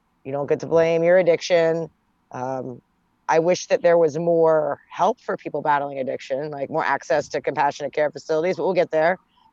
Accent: Baltimore, Maryland, United States; For instance, I grew up in Baltimore City. It just like any other city in America, Chicago, Detroit, you name it.

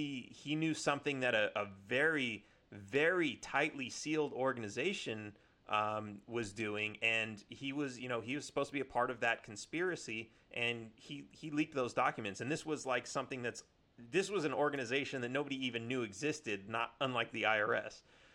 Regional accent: California, United States; I grew up in California, so you know, we were like, you know, it's a no gun state.

